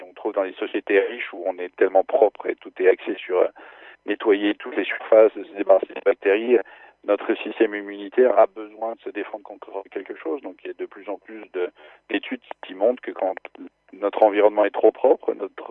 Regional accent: France; j'ai grandi en France avec des chats

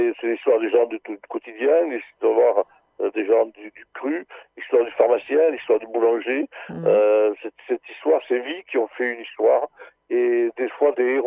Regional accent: Paris, Île-de-France, France; born there; Je suis né à Paris, mais aujourd'hui je ne pourrais plus vivre dans une ville comme Paris.

